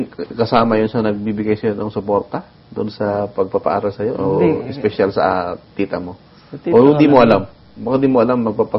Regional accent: Philippines; Arabic is a second language; عندنا في الفلبين

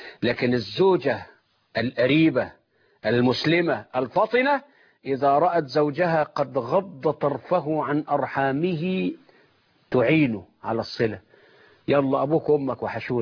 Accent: Egypt; هب أنه عندنا في مصر، ما واجبنا نحوه؟

